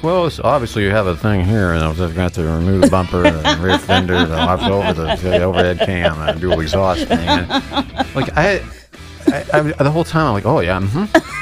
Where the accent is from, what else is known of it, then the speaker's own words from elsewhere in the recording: Springfield, Illinois, United States; Well, I'm from Springfield, Illinois originally. I was born there.